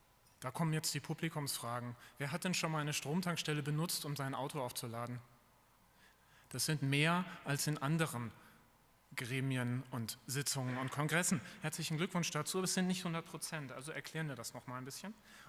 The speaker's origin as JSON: {"language": "German", "town": "Husum", "region": "Schleswig-Holstein", "country": "Germany", "said": "ich komme vom Land, aus Husum, das ist kurz vor der dänischen Grenze."}